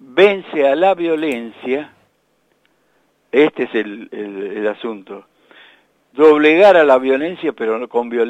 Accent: Luján de Cuyo, Mendoza, Argentina; born there; nací en Luján claro. de Cuyo, ahí en la calle San Martín, a una cuadra de la cancha del Bajo.

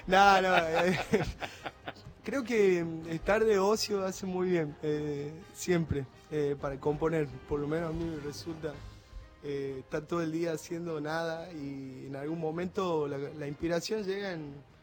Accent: Jujuy, Argentina; Como somos los jujeños, maestro

